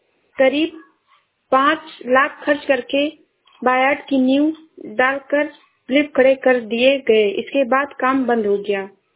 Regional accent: Uttar Pradesh, India; मैं जिला श्रावस्ती से हूँ।

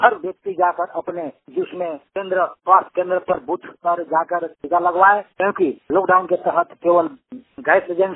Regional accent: Jharkhand, India; झारखंड पलामू से भी हमारे गांव तुरेरा से

